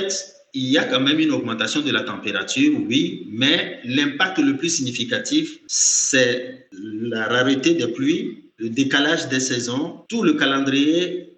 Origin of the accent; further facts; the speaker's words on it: Togo; now in Canada; je suis originaire du Togo et je suis canadien à la fois.